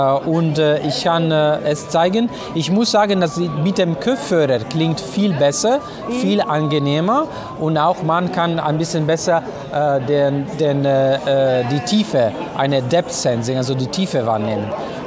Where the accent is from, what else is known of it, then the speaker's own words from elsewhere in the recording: Italy; German is a second language; now in Germany; Ich komme aus Italien. Ich wohne aber in Deutschland seit 11 Jahren.